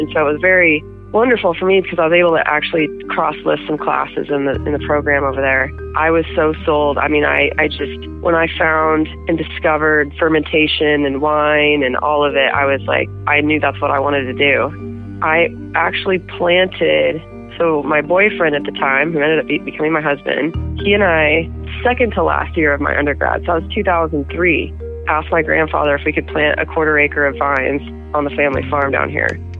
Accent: Boise, Idaho, United States; I'd never lived in Lewiston. I grew up in Boise. I spent all my summers up in the Lewiston farm with my grandparents.

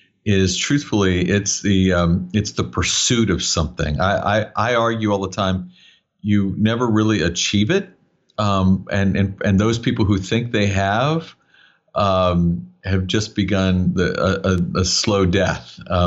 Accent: Hawaii, United States; I was born and raised in Hawaii. So it's the instrument of choice if you're born and raised there.

